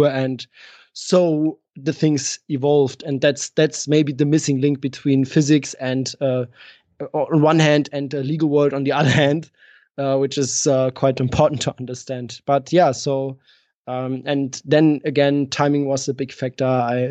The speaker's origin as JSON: {"language": "English", "town": "Frankfurt", "region": "Hesse", "country": "Germany", "tie": "born or raised there", "said": "I was raised in Bergen-Enkheim. That's part of Frankfurt, and it's my home city. You know, I grew up there, lived there for most of my time, for about 22 years. My parents still live there."}